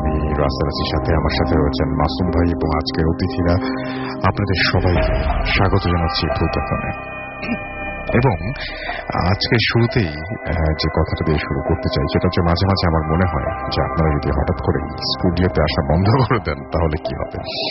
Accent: Bagerhat, Khulna Division, Bangladesh; now in Khulna, Bangladesh; আমি ভূত এফএম এর একজন অনেক বড় ফ্যান। আমি আমার বাড়ি বাগেরহাট এবং পড়াশোনার জন্য খুলনায় থাকি। খুলনায় একটি কলেজে অনার্স সেকেন্ড ইয়ারের স্টুডেন্ট আমি।

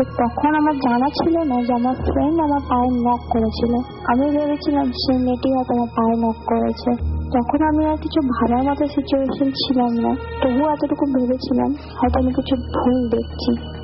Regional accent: Jalpaiguri, West Bengal, India; now in Kolkata, India; ঘটনাটি ঘটেছিল আমার হোম টাউন জলপাইগুড়িতে, আমি কলকাতায় স্টাডি কারণে আছি

